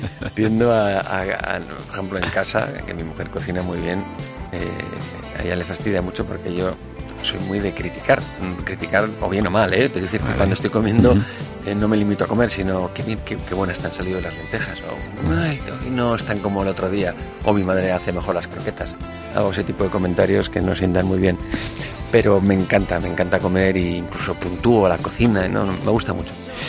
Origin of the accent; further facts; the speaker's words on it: Basque Country, Spain; O sea, yo soy vasco y toda la cocina vasca, toda la nueva cocina vasca es una maravilla.